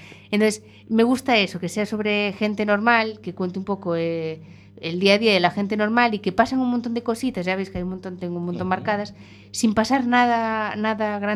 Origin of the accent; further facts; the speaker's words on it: Mondoñedo, Galicia, Spain; el pueblo gallego es Mondoñedo, entonces es mi tierra, es la Mariña.